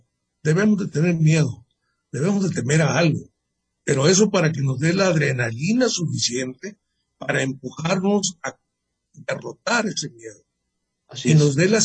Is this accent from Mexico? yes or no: yes; Mexico; Tenemos todos como mexicanos el derecho de crecer